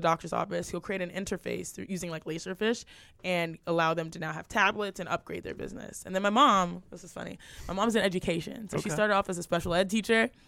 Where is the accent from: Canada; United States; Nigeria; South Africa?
Nigeria; I'm Nigerian, so I'm tougher than Nigerian hair. I got some tough Nigerian.